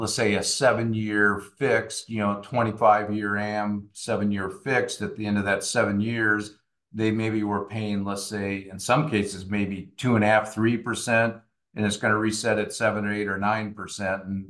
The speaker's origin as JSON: {"language": "English", "region": "Pacific Northwest", "country": "United States", "said": "I am from the Pacific Northwest, and, you know, you have the permanent crops out there, the apple orchards, the vineyards and so on."}